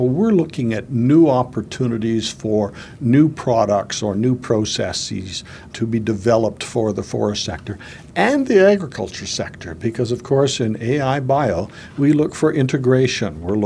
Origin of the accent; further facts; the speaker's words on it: Toronto, Ontario, Canada; Actually, I grew up in the Toronto area. I grew up in that urban environment